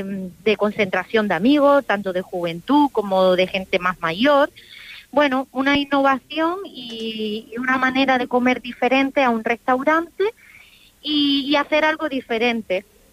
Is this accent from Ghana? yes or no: no; Andalusia, Spain; yo soy andaluza, y ahí en mi tierra...